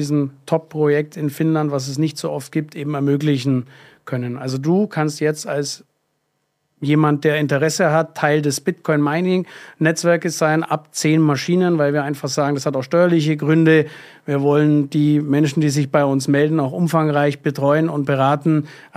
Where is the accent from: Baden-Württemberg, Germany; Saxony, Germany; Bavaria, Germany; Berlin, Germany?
Bavaria, Germany; Augsburg; Augsburg ist jetzt meine Heimatstadt